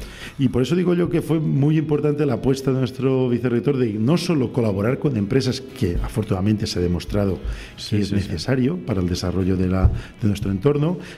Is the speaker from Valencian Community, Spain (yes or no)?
yes; La Font d'en Carròs, Valencian Community, Spain; born there; yo nací en la Fonda en Carràs, que es un pueblo de unos 3.400 habitantes que está ahí casi en la frontera en Alicante, sí. En la Safor, digamos al lado de Oliva